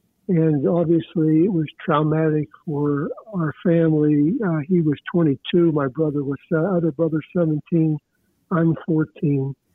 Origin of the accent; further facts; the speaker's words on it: Pittsburgh, Pennsylvania, United States; born there; I was born in the Pittsburgh area of Polish-Croatian parents, so we were all Eastern European.